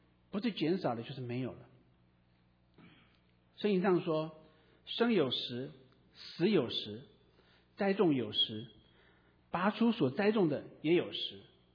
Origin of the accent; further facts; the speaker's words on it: China; 我们中国人常常讲说人定胜天